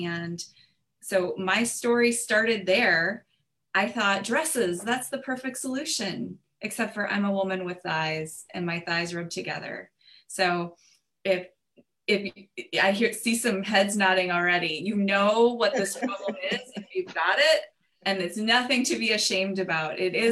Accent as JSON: {"language": "English", "region": "Minnesota", "country": "United States", "lives_now": "Houston, United States", "said": "I get it. I'm a transplant. I'm from Minnesota and I moved to Houston about."}